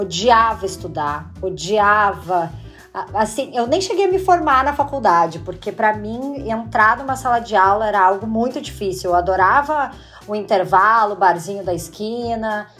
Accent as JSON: {"language": "Portuguese", "region": "Rio Grande do Sul", "country": "Brazil", "moved": "yes", "said": "Acho que já deu para perceber de que da Bahia eu não sou, né? Sou gaúchíssima, mas fazem muitos anos que eu saí do Rio Grande do Sul."}